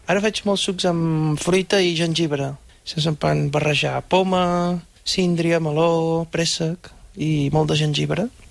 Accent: Lleida, Catalonia, Spain; Mira que sóc de Lleida, que fot calor allà, eh?

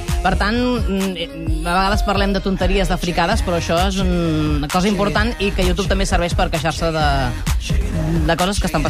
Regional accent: Catalonia, Spain; Així som els catalans.

